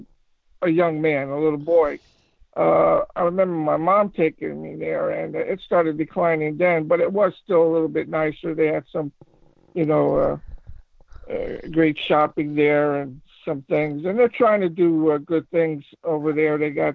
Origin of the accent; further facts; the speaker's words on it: Linden, New Jersey, United States; also born or lived in Elizabeth; I mean, I was born in Elizabeth, and I lived there, I guess, until I was about 8 years old, and I moved to Linden.